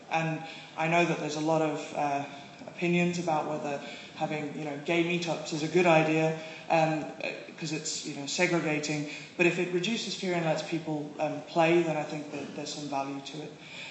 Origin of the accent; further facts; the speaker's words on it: South Africa; I'm actually South African, but nobody bloody understands me when I talk like this.